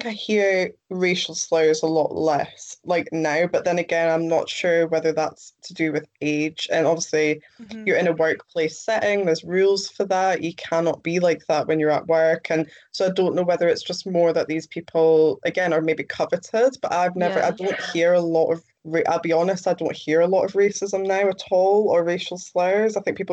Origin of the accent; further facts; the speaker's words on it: United Kingdom; I'm just me, you know, I'm British.